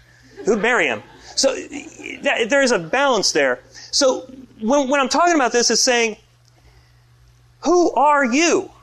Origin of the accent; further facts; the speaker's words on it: Florida, United States; And being an American, like everybody knows that I'm from America because I paddle out and I'm blonde and taller than everybody, and they just know I'm from America. So like, oh, where are you from? And I'll say, Florida.